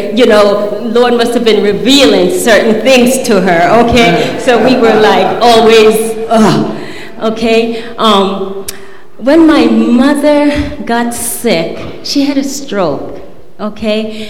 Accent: Jamaica; moved away; There were 10 of us, and we're originally from Jamaica.

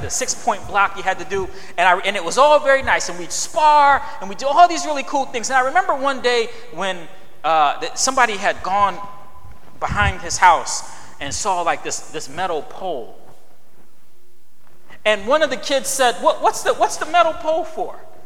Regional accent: Elmira, New York, United States; now in Albany, United States; when I moved off college campus, and I grew up in Elmira, so that's 3 hours away from here.

